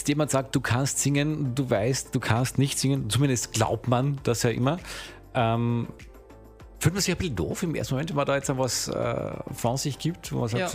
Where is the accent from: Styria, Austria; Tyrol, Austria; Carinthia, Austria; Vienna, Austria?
Carinthia, Austria; Velden am Wörthersee; Meine alte Heimat.